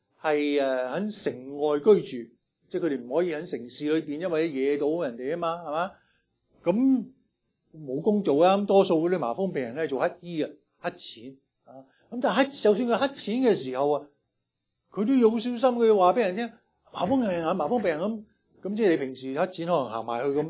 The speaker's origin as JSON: {"language": "Cantonese", "country": "China", "lives_now": "United States", "said": "咁我哋中國人咧跟住又農曆新年啦"}